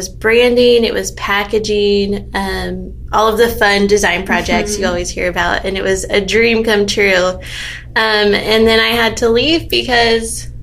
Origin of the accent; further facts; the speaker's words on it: San Antonio, Texas, United States; now in Austin, United States; my husband and I knew we wanted to move to Austin because I'm originally from San Antonio, so we wanted to be closer to my family.